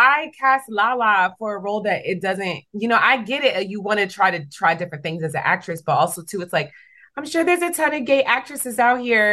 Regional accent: New York City, New York, United States; One thing, growing up in New York City, watching movies, it's like New York City or Los Angeles.

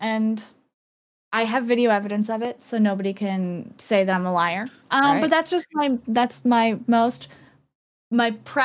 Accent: Ontario, Canada; I'm from Ontario, Canada.

